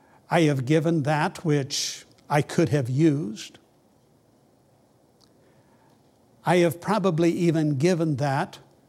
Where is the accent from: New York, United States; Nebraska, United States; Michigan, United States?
Nebraska, United States; I'm from Nebraska too.